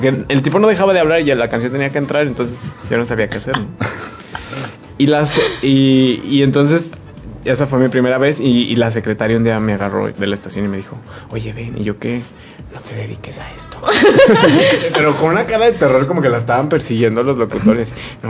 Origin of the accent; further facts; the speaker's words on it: Saltillo, Coahuila, Mexico; now in Guadalajara, Mexico; cuando yo llegué a Guadalajara, porque yo no soy de aquí, yo soy de Saltillo